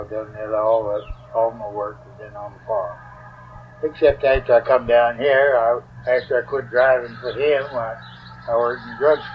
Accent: Texas, United States; born there; No, I was born in Lansing County.

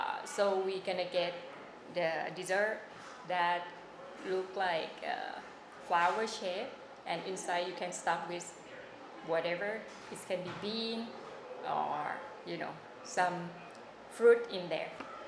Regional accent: Bangkok, Thailand; And I'm from Thailand, Bangkok.

